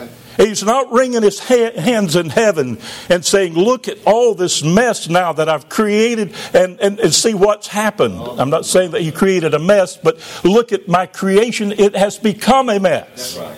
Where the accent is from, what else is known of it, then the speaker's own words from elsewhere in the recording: Georgia, United States; I live in North Georgia now, Northeast Georgia, but I grew up in South Georgia, and it's a world of a difference between North Georgia and South Georgia.